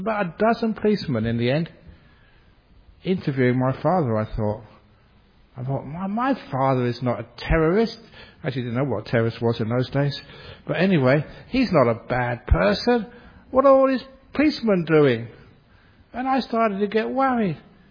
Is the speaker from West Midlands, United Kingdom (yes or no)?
no; London, United Kingdom; born there; I was born in London, 1951